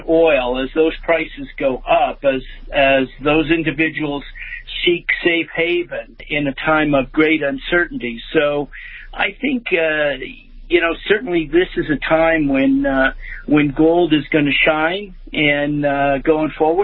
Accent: Othello, Washington, United States; born there; No, actually, I was born in Othello, a bit south of Moses Lake, but Moses Lake was the big town.

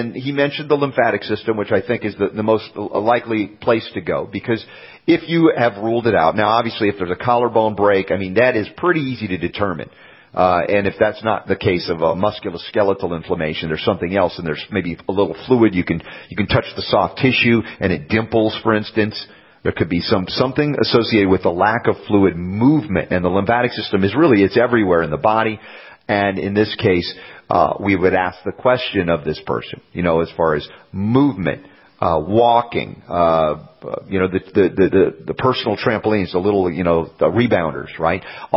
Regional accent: the South, United States; Like, I grew up in the South. How did people survive without air conditioning in the South?

